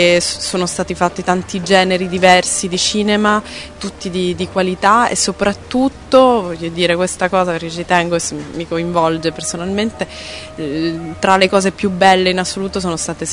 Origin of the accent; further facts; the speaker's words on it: Sicily, Italy; dato che sono siciliana, insomma sono un po' scaramanti.